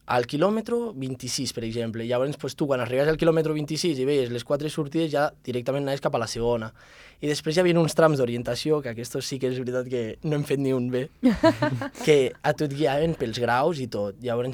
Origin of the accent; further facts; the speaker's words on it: Andorra; ja que som d'Andorra anem a fer una mica de país